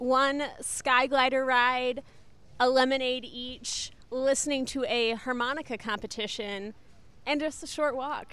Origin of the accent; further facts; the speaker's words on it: West Coast, United States; now in Iowa, United States; I'm about 6 weeks into living in Iowa. I come from the West Coast. I was just out east for the last 6 years.